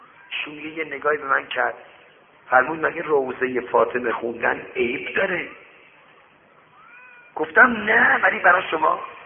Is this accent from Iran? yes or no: yes; Shiraz, Fars, Iran; گفت شما اهل کجا هستی؟ گفتم شیراز.